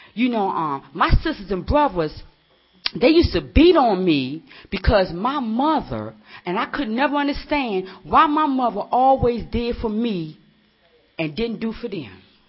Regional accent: Washington, District of Columbia, United States; I'm from the hood of D.C. So I'm a starter. … And I'm from Washington, D.C. Born and raised.

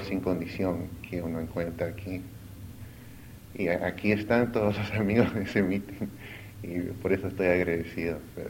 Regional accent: Peru; moved away; Yo vine a este país muy joven, o sea, soy originalmente del Perú, pero bueno, mi español es como de niño.

